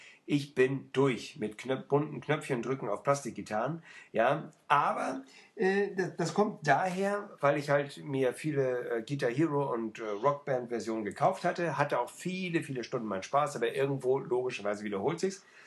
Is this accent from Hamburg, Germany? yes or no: yes; Hamburg, Germany; Das hat mich natürlich als Hamburger gestört